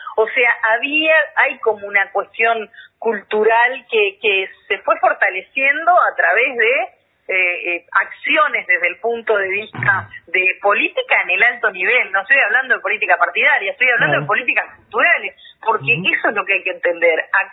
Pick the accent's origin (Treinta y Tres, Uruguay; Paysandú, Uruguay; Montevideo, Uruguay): Montevideo, Uruguay; Yo tengo el orgullo desde como montevideana, pero también con mi corazón rochense